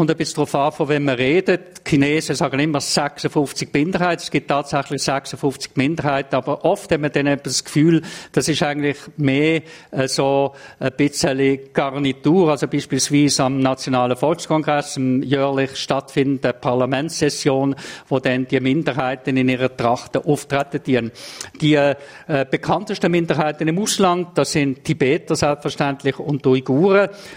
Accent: Basel, Basel-Stadt, Switzerland; now in Beijing, China; ich habe in meinem ganzen Leben noch in keiner Stadt so lange gelebt wie hier in Peking, inklusive in meiner Heimatstadt Basel.

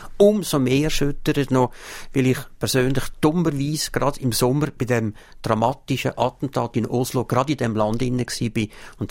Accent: Ticino, Switzerland; Ich selber bin Tessiner und bin aus dem Grund sehr temperamentvoll und ungeduldig.

